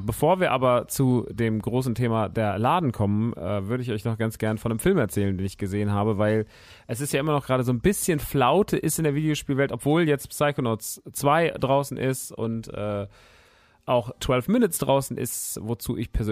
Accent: Rodgau, Hesse, Germany; Nerdy Turdy World in Rottgau-Jügesheim, meiner alten Heimat.

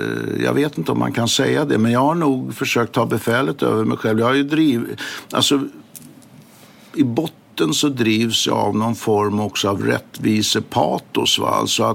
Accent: Stockholm, Stockholm County, Sweden; på Söder i Stockholm där jag växte upp.

